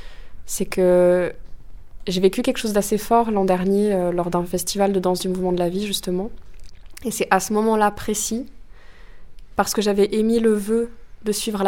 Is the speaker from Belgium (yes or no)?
no; Valbonnais, Auvergne-Rhône-Alpes, France; il y a un festival dans le lieu où j'ai grandi, à Valbonnet, près de la Mure.